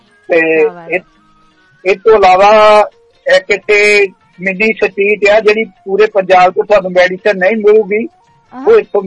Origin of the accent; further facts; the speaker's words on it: Ludhiana, Punjab, India; ਮੈਂ ਲੁਧਿਆਣਾ ਸ਼ਹਿਰ ਤੋਂ ਬਿਲੋਂਗ ਰੱਖਦਾ ਜੀ।